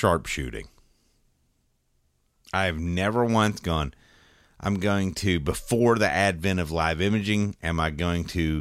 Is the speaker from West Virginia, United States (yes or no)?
yes; West Virginia, United States; I've heard a lot of talk about jigging suspended fish back in my home state of West Virginia, of all places, by the way.